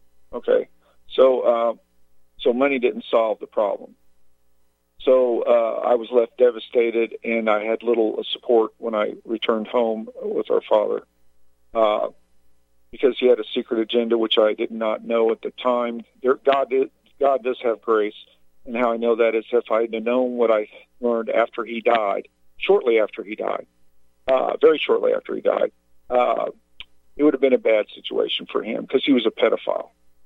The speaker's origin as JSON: {"language": "English", "country": "United States", "tie": "born there", "said": "You know, I was born here in America, and I was also in the Navy like yourself."}